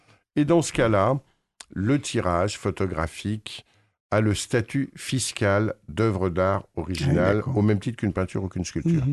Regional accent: Paris, Île-de-France, France; Moi, je suis parisien depuis toujours, ou quasiment, je suis arrivé à l'âge de 6 ans

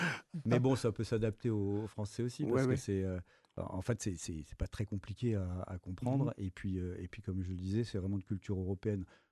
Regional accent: Paris, Île-de-France, France; Là, je parle simplement en tant que Parisien.

